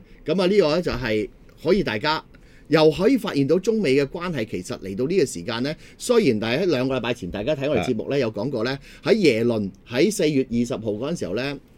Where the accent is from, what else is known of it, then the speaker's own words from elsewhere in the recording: China; 我覺得如果對於我哋係中國人嚟講